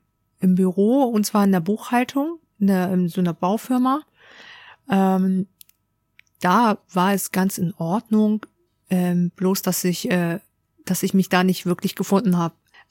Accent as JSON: {"language": "German", "region": "Hamburg", "country": "Germany", "tie": "born or raised there"}